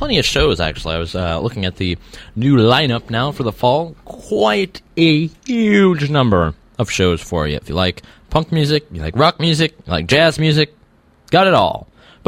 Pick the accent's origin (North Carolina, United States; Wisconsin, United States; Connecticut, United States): North Carolina, United States; Concord; Therefore, religion is not as important as it is in, say, my hometown, Concord, North Carolina, and other places like that.